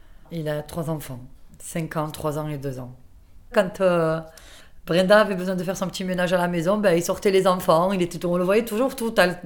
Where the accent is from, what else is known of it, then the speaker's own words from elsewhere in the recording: Tunisia; et puis on est tunisien. Et puis quand je vous dis qu'on est tunisien